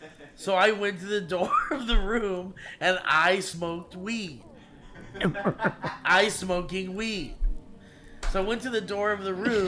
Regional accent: Rochester, New Hampshire, United States; And we had to go live in a hotel in my hometown of Rochester, New Hampshire.

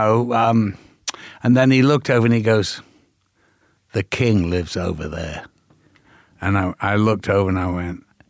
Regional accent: Liverpool, North West England, United Kingdom; You know, I'm from Liverpool

